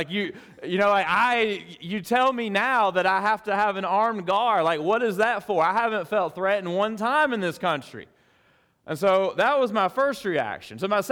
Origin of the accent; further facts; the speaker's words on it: Alabama, United States; Now, I'm from South Alabama.